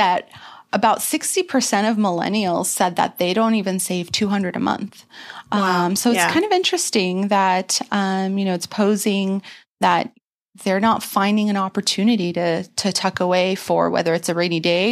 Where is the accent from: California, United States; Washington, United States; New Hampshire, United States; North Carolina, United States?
California, United States; So definitely a Southern California native.